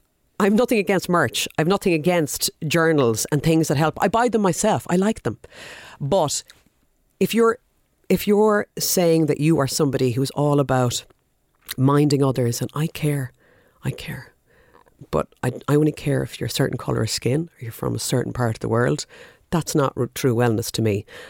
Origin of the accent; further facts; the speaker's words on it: Connacht, Ireland; Like, I'm from the west of Ireland, but what if I was born in Gaza?